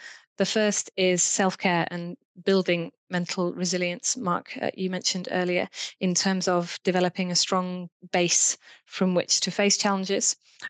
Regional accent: England, United Kingdom; We ask if someone's okay, and our go-to response as English people is, yes, I'm fine.

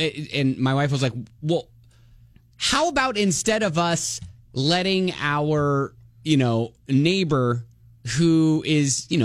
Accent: Columbus, Ohio, United States; And yeah, so I'll be rooting on Ohio State. I'm from Columbus, so that's kind of what we have to do.

